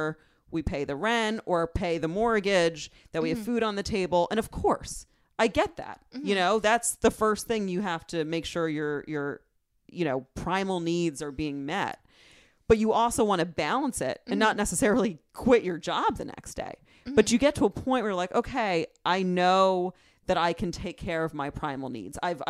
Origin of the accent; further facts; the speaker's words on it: the South, United States; accent: Southern; finally, my Southern accent works here.